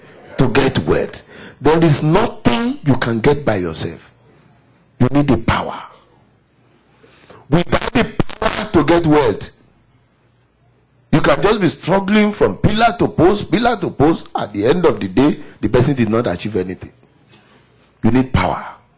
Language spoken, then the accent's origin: English; Nigeria; now in Minnesota, United States; No, I came from Nigeria. I don't know winter. We have never seen snow. But when I came to Minnesota, I saw snow all over.